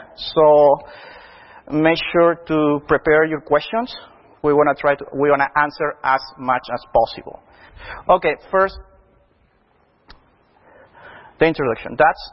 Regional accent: Houston, Texas, United States; I'm an accountant from Houston, Texas.

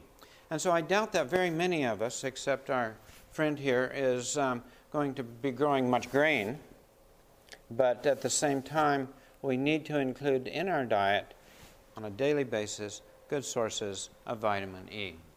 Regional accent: Washington, United States; I grew up in Washington State, and I'm about ready to move to Oregon.

